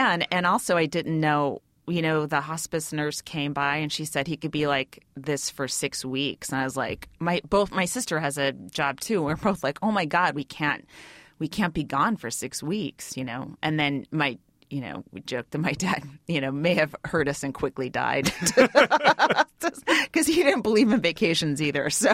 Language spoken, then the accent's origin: English; California, United States; I'm from the Bay Area, so there's a million places I could go up and perform